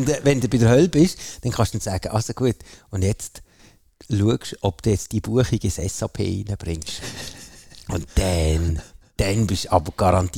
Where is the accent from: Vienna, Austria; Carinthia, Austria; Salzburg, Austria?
Salzburg, Austria; Kaprun; Also, ich bin eigentlich fast im Kaprunnetal aufgewachsen, aber das habe ich noch nie gehört.